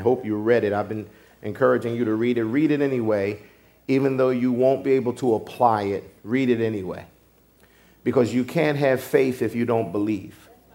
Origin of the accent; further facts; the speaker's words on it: Pennsylvania, United States; born there; I often say I was born in Pennsylvania, but I'm from Missouri.